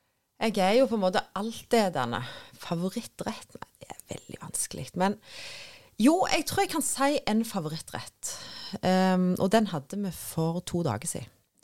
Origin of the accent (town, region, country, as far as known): Ålgård, Rogaland, Norway